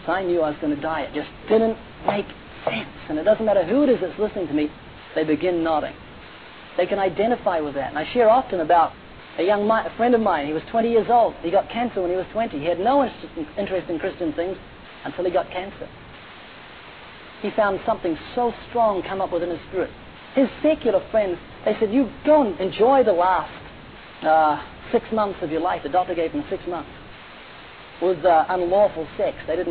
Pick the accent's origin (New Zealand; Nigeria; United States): New Zealand; I've got a friend, he lives in Australia. I'm from New Zealand.